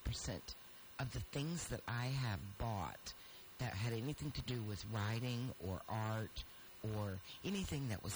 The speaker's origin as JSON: {"language": "English", "region": "Appalachia", "country": "United States", "tie": "born or raised there", "said": "it's like growing up in Appalachia. There's mom-and-pop stores, and then there's the big box stores."}